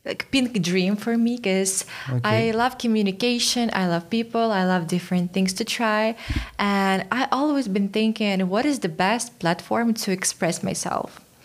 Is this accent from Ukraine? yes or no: yes; Ukraine; I am originally from Ukraine. Ukraine is a beautiful country in the center of the Europe.